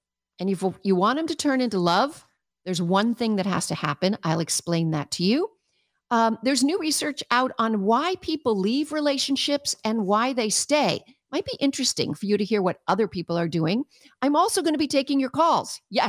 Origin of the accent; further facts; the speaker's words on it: Canada; being a Canadian